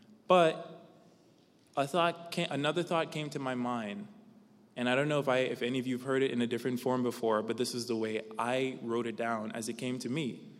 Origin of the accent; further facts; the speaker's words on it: Bahamas; I'm from the Bahamas, so I am an international student.